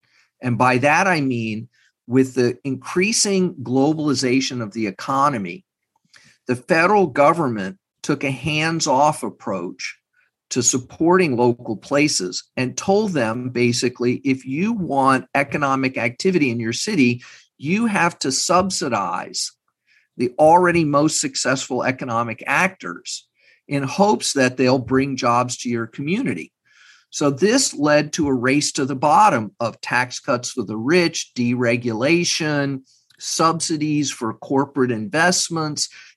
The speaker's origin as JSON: {"language": "English", "region": "Texas", "country": "United States", "said": "I'm from Texas. I have family not far from Uvalde."}